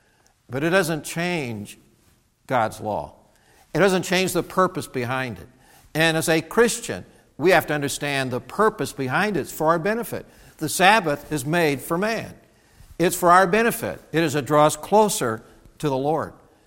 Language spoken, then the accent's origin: English; Indiana, United States; Just because I'm from Indiana, I'll give this law.